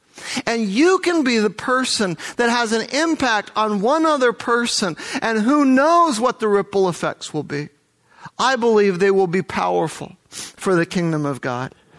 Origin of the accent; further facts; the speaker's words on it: Idaho, United States; Now, I'm from Idaho. I know what the wolves do to the lambs. It's actually a real thing, because we also have lambs in Idaho.